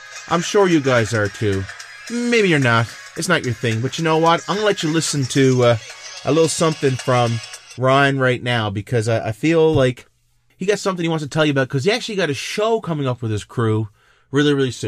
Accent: Newfoundland and Labrador, Canada; I'm a local guy. They're a local guy. We're all from Newfoundland.

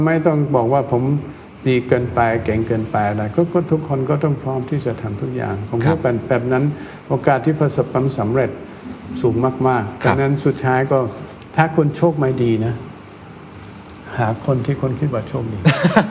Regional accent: Germany; Thai is a second language; now in Thailand; ผมก็คนเยอรมันชอบถกเถียงไม่ชอบแบบไม่มีสิทธิ์ที่จะพูดอะไรเพราะว่าตั้งแต่โรงเรียนนะฮะเราก็ถกเถียงกันตลอดนะครับ

